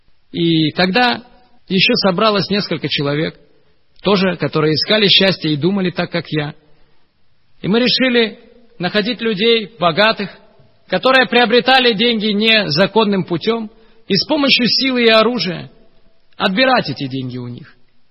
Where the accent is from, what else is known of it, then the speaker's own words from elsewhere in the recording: Baku, Azerbaijan; Я рос и воспитывался на Кавказе, в городе Баку.